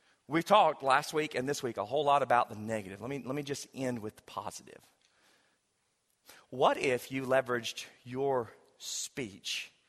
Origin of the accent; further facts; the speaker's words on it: United States; I'm an American, but again, my citizenship is ultimately in heaven.